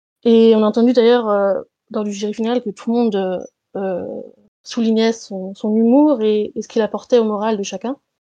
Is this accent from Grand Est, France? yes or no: yes; Grand Est, France; Alors moi je viens d'Alsace, j'ai bientôt 27 ans